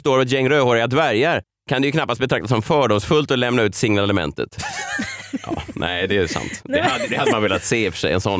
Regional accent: Stockholm, Stockholm County, Sweden; Jag är ju född och uppvuxen i Vasastan i Stockholm.

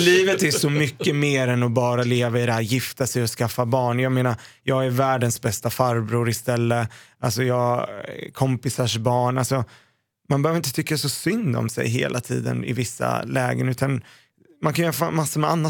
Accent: Sweden; Ibland, skulle jag säga så här, jag är svensk.

